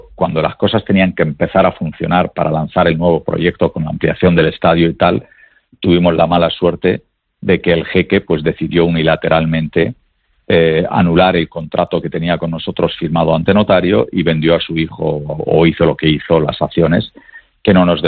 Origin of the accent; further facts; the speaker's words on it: Asturias, Spain; also born or lived in Málaga; si soy asturiano, si quieres me vengo con un turbante la próxima vez, pero no lo sé. Tengo el nombre de mi abuelo, me siento muy orgulloso de ello, como asturiano, pues muy orgulloso, y como malagueño que llevo